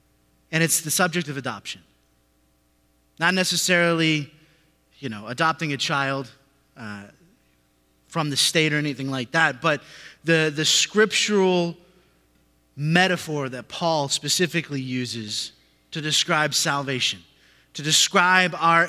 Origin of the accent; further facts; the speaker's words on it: Santa Cruz, California, United States; And I'm from Santa Cruz, California. Long way from home, but I love it here.